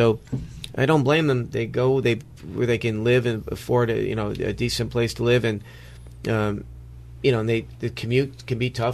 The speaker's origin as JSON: {"language": "English", "town": "Greenwich", "region": "Connecticut", "country": "United States", "tie": "born or raised there", "said": "So when we grew up in Greenwich, right, when Mickey and I grew up here, most of the cops lived here."}